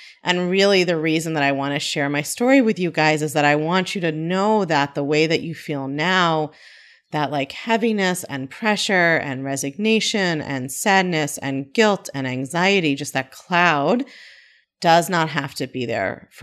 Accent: Baltimore, Maryland, United States; I grew up in Baltimore, actually, and I grew up in a family where everybody was very educated and had achieved a lot

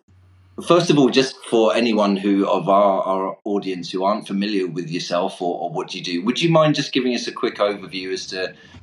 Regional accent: United Kingdom; Myself, as a Brit

